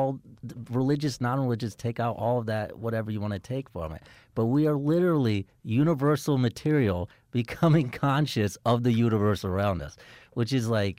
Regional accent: Carmel, Indiana, United States; I went to school in Indianapolis. I'm an Indian from Indiana. Yeah, and I grew up in this town called Carmel.

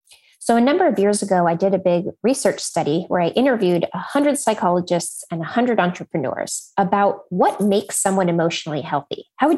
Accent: California, United States; And I grew up in Silicon Valley.

